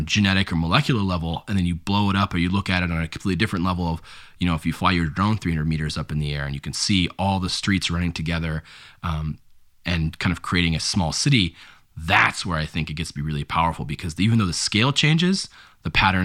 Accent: Alaska, United States; It's growing up in Alaska, there's not a lot of people, and so you're friendly to everybody.

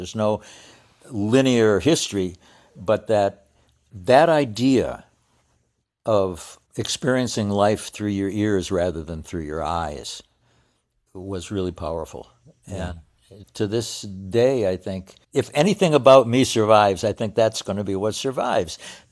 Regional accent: United States; I think it's because I'm an American. And in America, we don't take time to enjoy and appreciate life.

